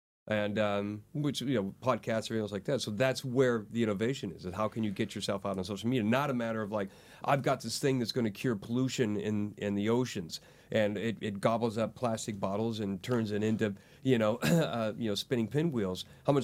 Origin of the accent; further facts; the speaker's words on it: United States; And so there's land right now in my home state in America to where you used to have access because they would log it and that was fine.